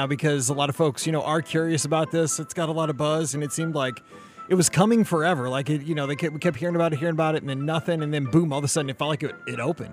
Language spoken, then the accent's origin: English; St. Louis, Missouri, United States; I had like eight different kinds of sushi, and I'm from St. Louis.